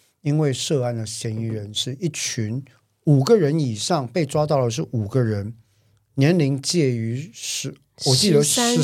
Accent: Taiwan; 我们台湾人就常觉得台湾治安很差嘛

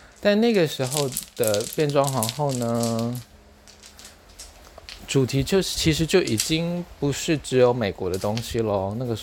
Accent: Taitung County, Taiwan; 因为我是台东人，

